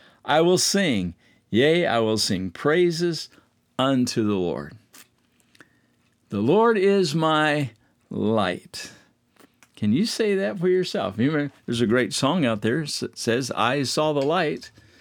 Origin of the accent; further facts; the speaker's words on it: Midwest, United States; when I was growing up in the Midwest, where I could find a hillside